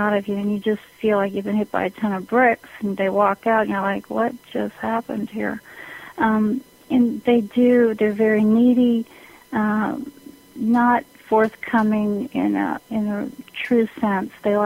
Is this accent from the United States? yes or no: no; Canada; I grew up in Canada and in a small rural area